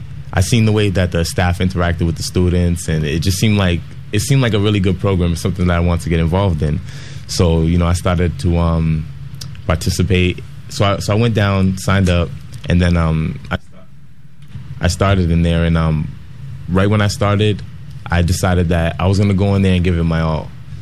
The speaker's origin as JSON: {"language": "English", "town": "Lowell", "region": "Massachusetts", "country": "United States", "tie": "born or raised there", "said": "I was born in Boston. I grew up in Lowell for most of my life"}